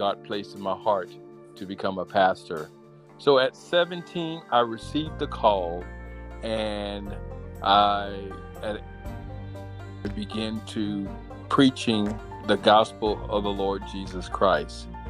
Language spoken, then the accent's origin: English; Mobile, Alabama, United States; born there; My parents had 11 kids. I'm the youngest of 11. And I was born in Mobile, Alabama.